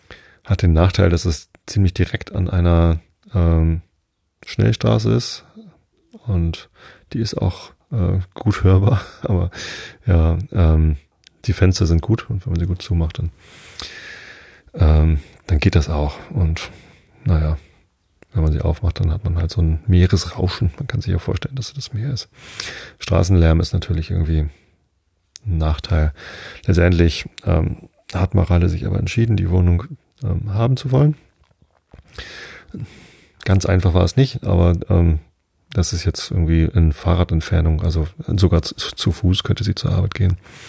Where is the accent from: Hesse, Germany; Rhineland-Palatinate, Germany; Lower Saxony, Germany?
Lower Saxony, Germany; Wistedt; born or raised there